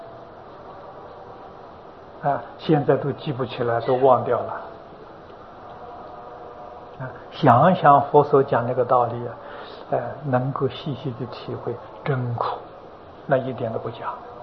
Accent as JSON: {"language": "Chinese", "country": "China", "said": "在佛法的名词叫神识，我们中国人称它做灵魂啊"}